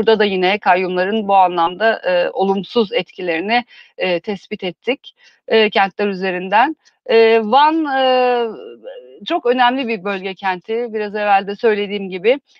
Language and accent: Turkish; Istanbul, Turkey; Evet, ben İstanbul'da doğdum, büyüdüm. Ama hayatımın bir bölümünde babamın işi dolayısıyla da bir küçük kent deneyimi de yaşadım.